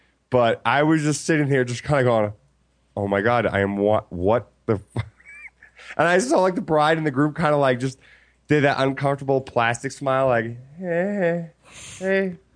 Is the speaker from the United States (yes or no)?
yes; Philadelphia, Pennsylvania, United States; Well, I'm from Philadelphia, so I probably don't. I probably have a slight skew in my bias, so.